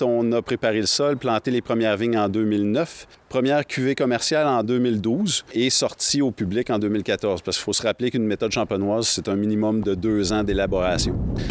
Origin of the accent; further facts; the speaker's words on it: Quebec, Canada; les mêmes cépages qu'on retrouve chez nous en Estrie